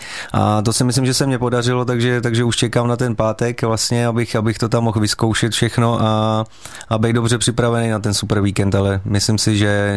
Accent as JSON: {"language": "Czech", "town": "Pardubice", "region": "Pardubice Region", "country": "Czechia", "said": "já tím, že jsem Čech a ještě k tomu Pardubák, nebo jsem začínal v tom klubu v Pardubicích od malinka"}